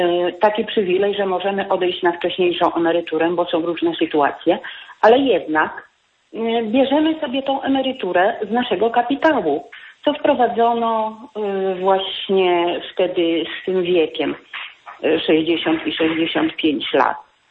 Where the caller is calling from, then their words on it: Masovian Voivodeship, Poland; ja z Mazowieckiego dzwonię.